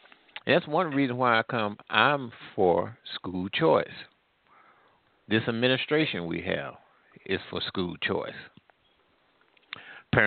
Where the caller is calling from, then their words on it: Midwest, United States; I'm calling from the Midwest.